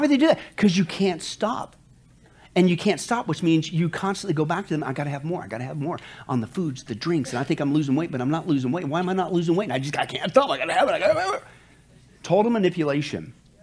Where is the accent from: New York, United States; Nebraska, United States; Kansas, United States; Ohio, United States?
Kansas, United States; now in Las Vegas, United States; I grew up in the farm. I grew up in Kansas. We always farm. We always had a big garden, whatever. So Vegas, I don't know if you noticed, there's not a lot of farmland, right?